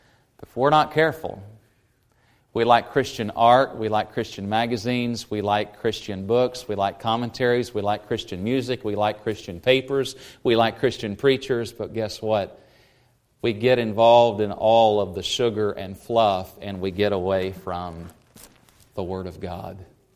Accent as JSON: {"language": "English", "region": "Tennessee", "country": "United States", "said": "now I'm from East Tennessee and I could slang with the best slangers."}